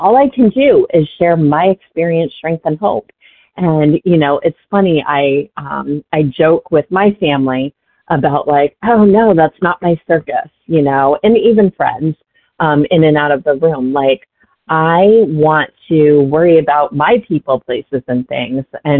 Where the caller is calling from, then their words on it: Massachusetts, United States; calling from Massachusetts.